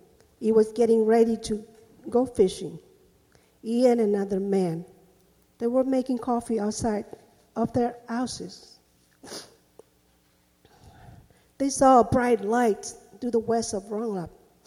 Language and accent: English; Rongelap Atoll, Marshall Islands; I'm from Rongelap Atoll. I was only 4 years old when the U.S. returned the Rongelap people back to the island.